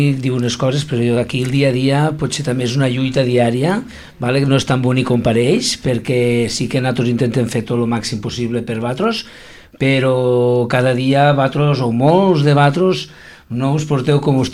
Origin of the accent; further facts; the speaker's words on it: Tortosa, Catalonia, Spain; jo sóc de Tortosa, però vinc aquí a la Mella